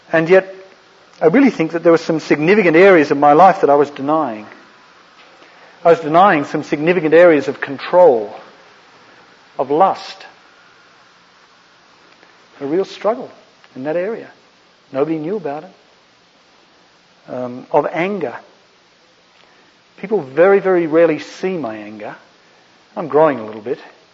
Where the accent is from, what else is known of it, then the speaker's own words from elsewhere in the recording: Australia; accent: Australian; No, that's just my Australian accent.